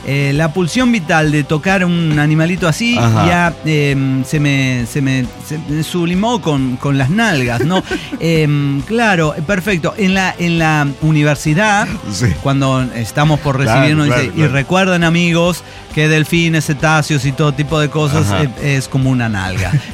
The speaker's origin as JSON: {"language": "Spanish", "region": "Mexico City", "country": "Mexico", "said": "de Ciudad de México"}